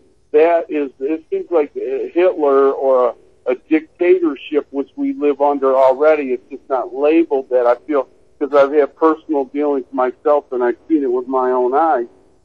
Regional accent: Rochester, Michigan, United States; now in Fenton, United States; I'm originally from Rochester, but I'm living up in Fenton for the time being.

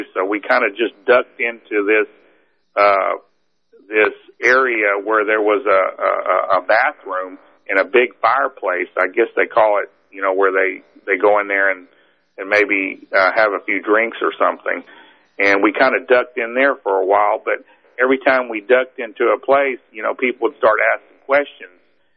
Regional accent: Texas, United States; You know, I'm from Texas, so, you know, I've never seen any kind of trees that big.

